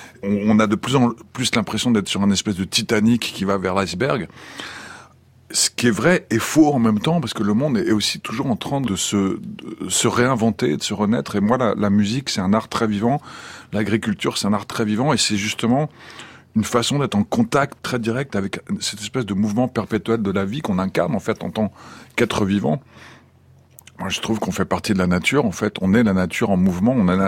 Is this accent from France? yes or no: yes; Paris, Île-de-France, France; malheureusement, je suis parisien, triste parisien